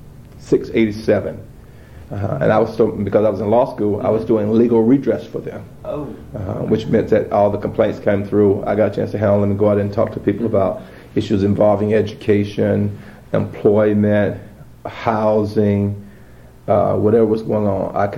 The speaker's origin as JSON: {"language": "English", "region": "Georgia", "country": "United States", "tie": "born or raised there", "also_born_or_lived": "Blakely, Georgia", "said": "Well, I was born in Southwest Georgia, Blakely, Georgia, 1957, July 31st. But I moved and grew up in some parts down in Southwest Georgia."}